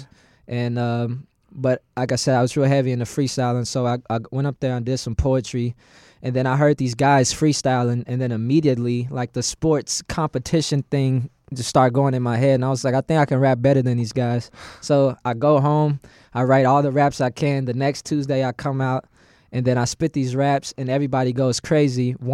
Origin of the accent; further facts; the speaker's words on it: Dallas, Texas, United States; the legend from Dallas, Texas. Yeah. Let's start there. I'm from Dallas, born and raised. I spent the first half of my life in Pleasant Grove and the second half in Rowlett, Texas